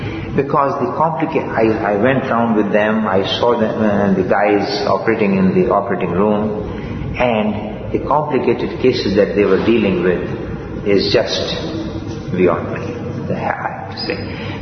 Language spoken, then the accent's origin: English; United States; Sir, you are from America. I said, yes, I am.